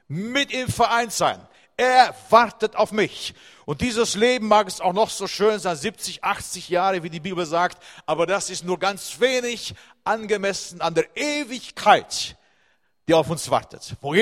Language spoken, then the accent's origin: German; Baden-Württemberg, Germany; Ich komme ja aus dem Schwabenländle, in Remsmoor, da sind ja so schöne Weingärten.